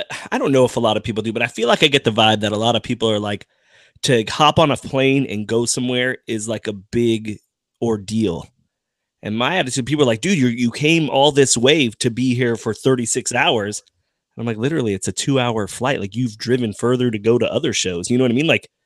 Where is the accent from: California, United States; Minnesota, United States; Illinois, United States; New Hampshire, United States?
California, United States; Los Angeles; So growing up in Los Angeles, plus I was young, for me, I mean, I don't want to say, I mean, obviously wherever you live shapes your life, but like it's shaped my whole life.